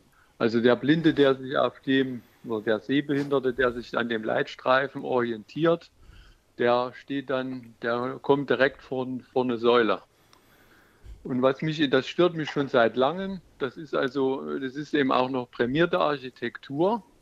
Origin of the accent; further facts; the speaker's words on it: Gotha, Thuringia, Germany; ich will ein Beispiel aus meiner Heimatstadt bringen, ein negatives Beispiel.